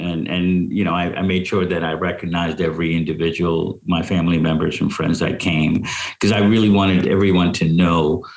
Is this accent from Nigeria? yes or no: no; India; I talked a lot about growing up in India in a joint family, my grandparents, uncles, aunts, and cousins.